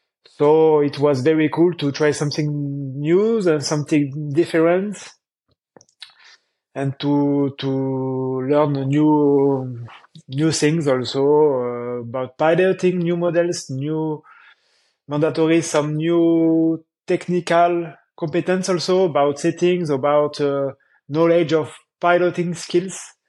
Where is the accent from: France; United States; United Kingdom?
France; English is a second language; I'm from France. I am 37 years old.